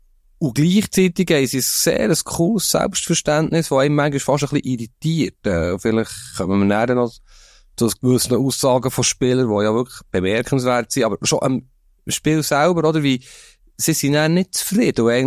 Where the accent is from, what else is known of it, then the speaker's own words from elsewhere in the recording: Switzerland; wir sind Schweizer